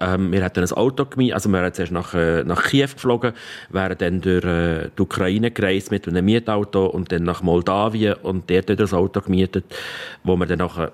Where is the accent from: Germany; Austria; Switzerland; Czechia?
Switzerland; Jegenstorf, Bern; Ich bin in Jägisdorf aufgewachsen. Das ist ziemlich in der Mitte zwischen Bern und Solothurn, wo es ein schönes, herziges Schloss hat. Für die, die es kennen. Ja, also ein Berner Kind.